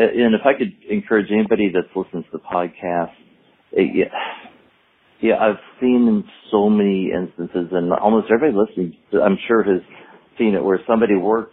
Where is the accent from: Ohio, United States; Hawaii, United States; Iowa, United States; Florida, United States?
Ohio, United States; when I was a kid growing up, we grew up in Northeast Ohio